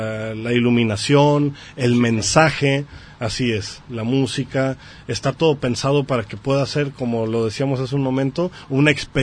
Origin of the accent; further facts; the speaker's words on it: Mexico; soy orgullosamente mexicano, que también tengo raíces de las diferentes culturas ancestrales